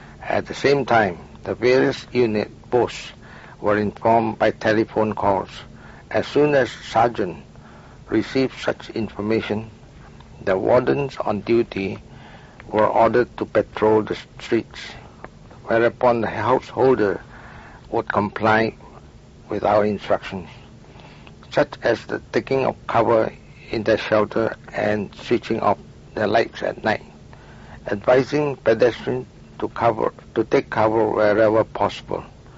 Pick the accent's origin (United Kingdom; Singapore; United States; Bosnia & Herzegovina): Singapore; I was born in Singapore, 1911.